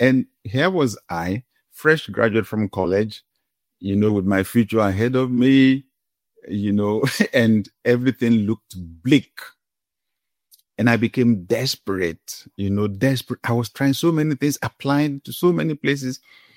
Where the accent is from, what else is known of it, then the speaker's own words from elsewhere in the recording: Nigeria; I grew up in Africa, grew up in Nigeria